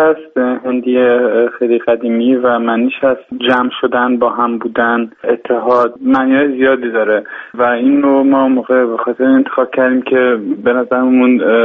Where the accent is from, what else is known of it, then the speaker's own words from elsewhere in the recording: Germany; also born or lived in Tehran, Iran; من در سال 1981 تو تهران به دنیا آمدم، تو آلمان بزرگ شدم و بودم